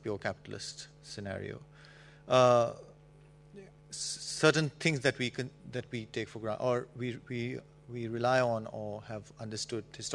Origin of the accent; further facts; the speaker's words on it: India; I've lived in the U.S. for 3-4 years. I mean, I studied there, basically, but I grew up in India. It's a little complicated. My mother's Japanese, but she's lived in India.